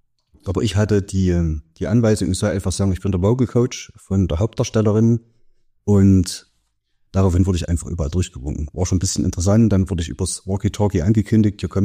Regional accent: Saxony, Germany; accent: Erzgebirgisch; Ich spreche ja gar nicht so extrem erzgebirgisch. Ich verstehe das super und ich denke, wenn ich am Stammtisch sitze oder wenn wir mit der Familie zusammen sind, dann redet man auch einfach erzgebirgisch.

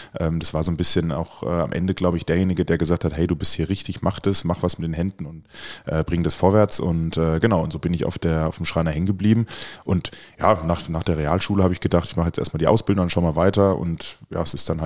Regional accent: Wiesbaden, Hesse, Germany; ich komme ursprünglich aus Wiesbaden

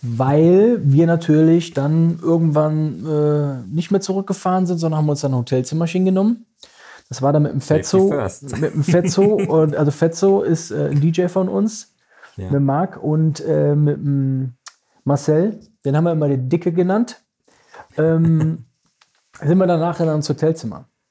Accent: Düsseldorf, North Rhine-Westphalia, Germany; im Benrath. Dann sind wir in den Benrather Ballon reingegangen, da, wo ich aufgewachsen bin.

